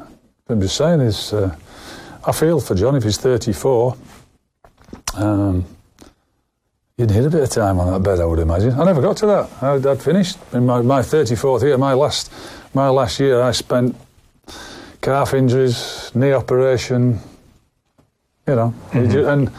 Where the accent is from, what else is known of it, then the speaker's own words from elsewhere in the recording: Ireland; she's always said to me … there are people from Ireland and there are Irish men. And she clues me as an Irish man, which I take a great sense of pride of.